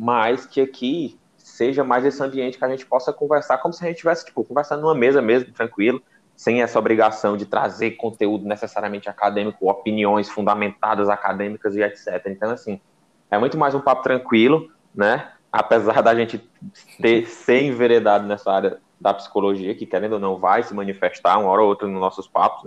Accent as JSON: {"language": "Portuguese", "region": "Northeast Region", "country": "Brazil", "said": "Sou também nordestino, moro no Ceará, gosto da nossa cultura."}